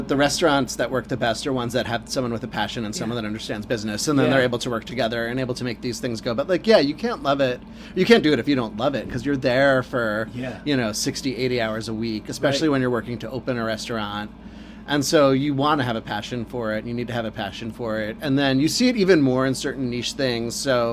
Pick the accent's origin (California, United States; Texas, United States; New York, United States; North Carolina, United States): New York, United States; Queens; born there; You know, I was born in Queens and going there.